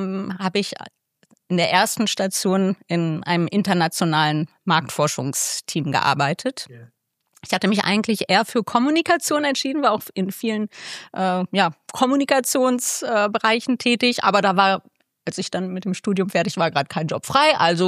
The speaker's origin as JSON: {"language": "German", "region": "Berlin", "country": "Germany", "tie": "born or raised there", "said": "in meiner Heimatstadt Berlin"}